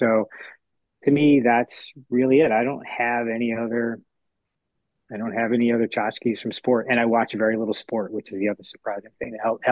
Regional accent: Canandaigua, New York, United States; I keep some stuff from home, meaning where I grew up in Canandaigua, and the reason why is. That's where it all started.

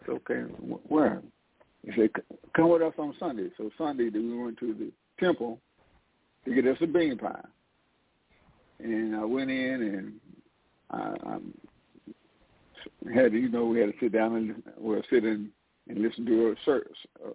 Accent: High Point, North Carolina, United States; also born or lived in Atlanta; from High Point, which is about a half an hour from Winston-Salem.

